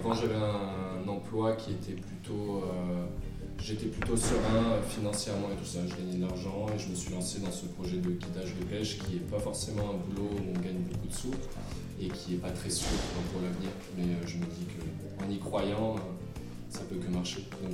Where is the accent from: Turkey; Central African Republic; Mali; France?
France; Clermont-Ferrand, Auvergne-Rhône-Alpes; Je suis de Clermont-Ferrand, en Auvergne.